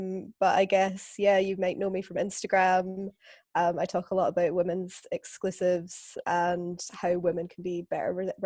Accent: Scotland, United Kingdom; now in London, United Kingdom; I'm Scottish, but I live in London

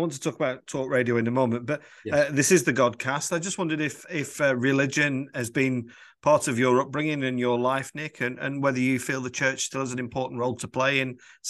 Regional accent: Worsley, North West England, United Kingdom; I was raised in Worsley, a very beautiful village where the Prime Minister was at the weekend.

